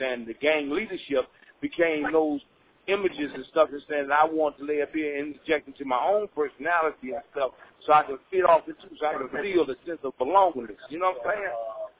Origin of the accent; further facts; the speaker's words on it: Chicago, Illinois, United States; When I first joined up the gang, I was from Chicago, Illinois, Chicago's west side.